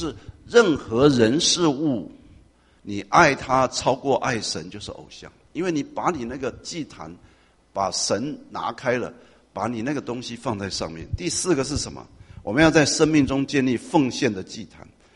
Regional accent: Taiwan; 我是从台湾来啊，我们在台湾叫当兵

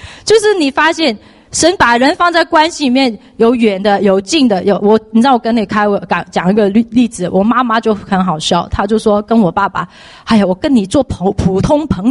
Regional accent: Hong Kong; now in United States; 我记得以前小时候在香港，我不需要很努力的去建立什么关系

